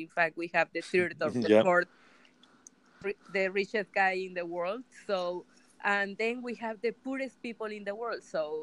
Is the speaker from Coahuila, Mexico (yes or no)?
no; Escuinapa, Sinaloa, Mexico; English is a second language; So I have the fortune that I was from Esquinapa. That's the name of the municipality.